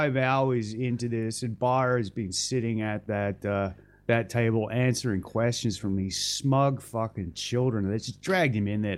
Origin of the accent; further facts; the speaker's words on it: Australia; It's American politics, and I'm Australian.